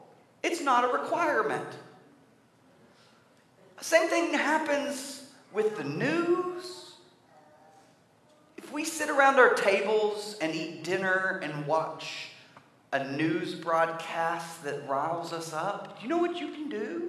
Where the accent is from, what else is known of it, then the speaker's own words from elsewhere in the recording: Arkansas, United States; I'm from Arkansas. We have a JV college football team.